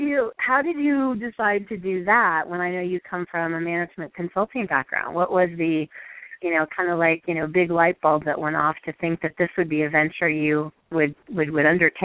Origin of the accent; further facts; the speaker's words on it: Midwest, United States; It's like, I'm from the Midwest.